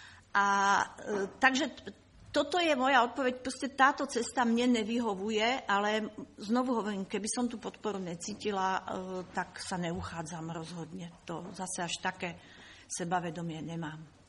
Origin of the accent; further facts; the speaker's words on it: Bratislava, Bratislava Region, Slovakia; Ja som Bratislavčan, ako to priznávam